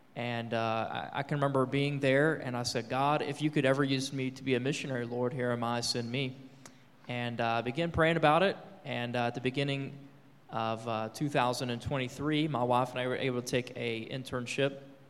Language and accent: English; Knoxville, Tennessee, United States; I'm from Knoxville, Tennessee, and so I feel like that's like the buckle of the Bible Belt